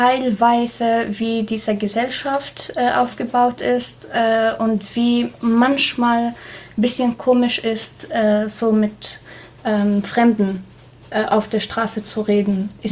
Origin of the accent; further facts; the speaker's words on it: Syria; German is a second language; also ich komme aus Syrien